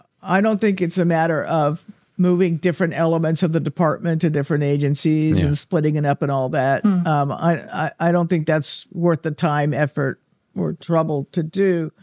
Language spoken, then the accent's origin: English; Arizona, United States; I'm from Arizona. We didn't have a Coast Guard.